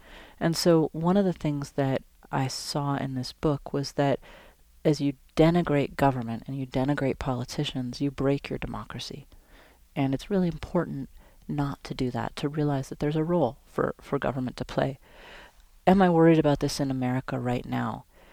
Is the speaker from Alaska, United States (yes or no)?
yes; Alaska, United States; I grew up in Alaska